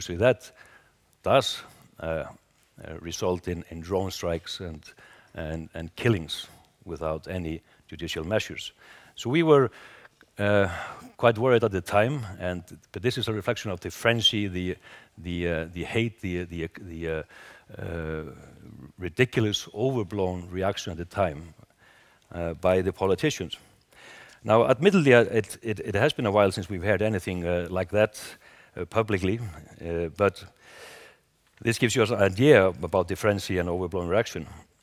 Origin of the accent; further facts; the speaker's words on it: Reykjavik, Capital Region, Iceland; Reykjavik, my hometown in Iceland